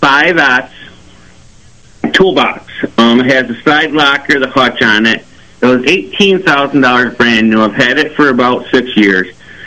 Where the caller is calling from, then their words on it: Mount Morris, New York, United States; Mount Morris.